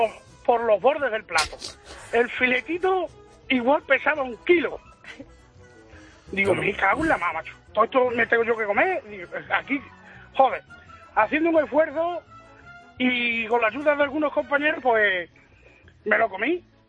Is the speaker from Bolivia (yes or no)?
no; Extremadura, Spain; estaba trabajando por ahí, fuera de Extremadura, de donde soy.